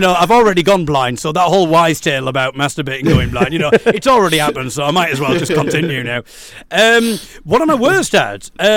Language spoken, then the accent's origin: English; United Kingdom; But I am so British and polite that not only will I then thank them for taking me across the road